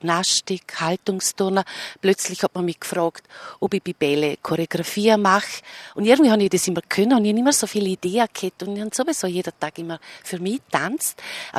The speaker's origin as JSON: {"language": "German", "region": "Thuringia", "country": "Germany", "said": "ich komme ja aus dem Dorf in Thüringen und bei uns hat es damals eigentlich nicht so Tanzangebote gegeben"}